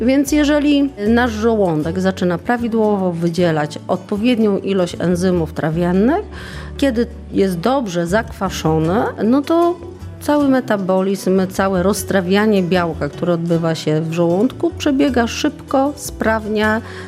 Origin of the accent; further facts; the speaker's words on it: Nowa Wieś Malborska, Pomeranian Voivodeship, Poland; przyjechałam do Białegostoku aż z Nowej Wsi Malborskiej, czyli z województwa pomorskiego.